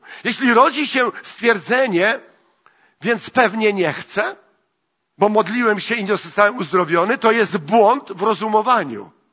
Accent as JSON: {"language": "Polish", "town": "Jastrzębie-Zdrój", "region": "Silesian Voivodeship", "country": "Poland", "said": "Byliśmy w szoku, jak dowiedziała się, że ja jestem z Jastrzębia."}